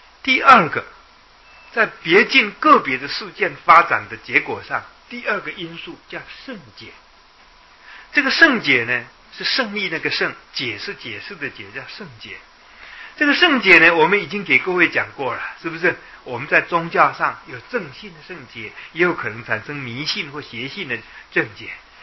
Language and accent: Chinese; Yilan, Yilan County, Taiwan; now in Taipei, Taiwan; 我常常拿这个当比喻给人家讲，我是宜兰人，我要来台北的话，我下定决心，我那个时候要来台北